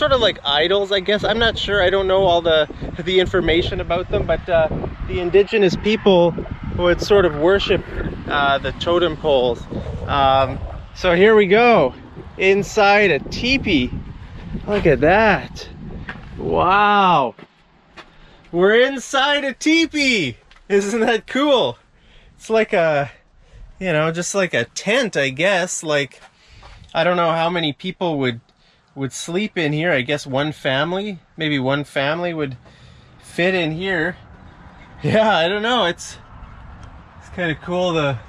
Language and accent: English; Western Canada, Canada; I'm new here. I'm from Western Canada. This is my first time in Eastern Canada.